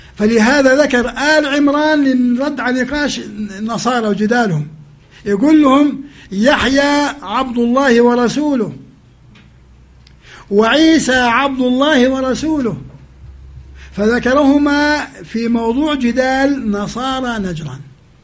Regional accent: Jordan; اللي عندنا في الأردن في المعطس في الغور

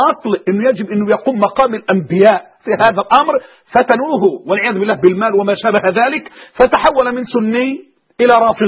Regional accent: Egypt

